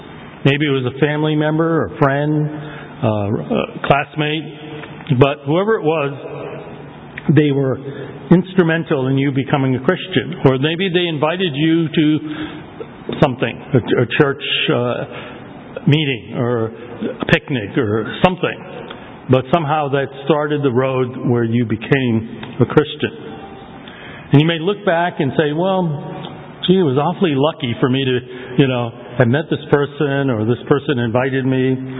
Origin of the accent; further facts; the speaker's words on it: Cambridge, Massachusetts, United States; I grew up in Cambridge before it became an expensive place to live. My parents were hard-working immigrants from Toisan province in China.